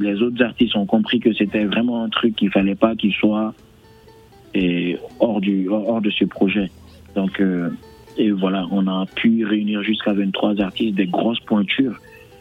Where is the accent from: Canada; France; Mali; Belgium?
Mali; c'est tout à fait normal parce qu'on vient du Mali.